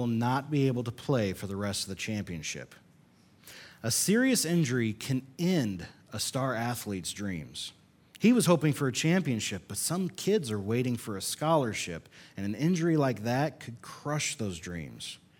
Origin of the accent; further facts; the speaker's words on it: Lincoln, Illinois, United States; We went to a prison in Lincoln, Illinois, my hometown